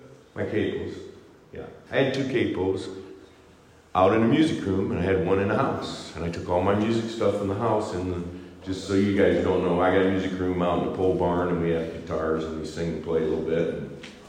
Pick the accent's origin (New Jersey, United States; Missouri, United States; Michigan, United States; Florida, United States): Michigan, United States; I'm from Michigan, and I tried to turn the color up.